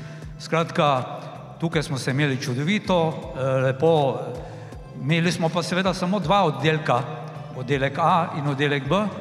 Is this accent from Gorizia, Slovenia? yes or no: no; Radenci, Mura, Slovenia; Namreč sam sem doma iz Radenec in smo se z vlakom pripeljali v Ljutomer.